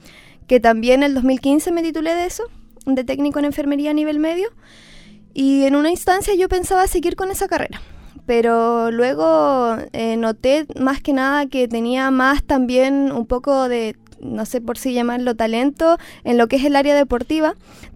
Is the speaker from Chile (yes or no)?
yes; Quellón, Los Lagos, Chile; Vengo de Chiloé, de Quellón.